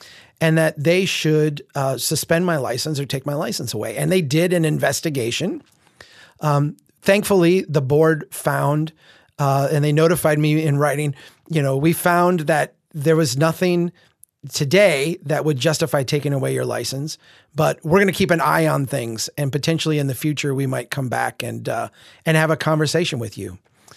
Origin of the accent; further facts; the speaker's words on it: Minnesota, United States; And I was pointing out, and by the way, I'm a Minnesotan. That means that I'm kind of not really a flamethrower.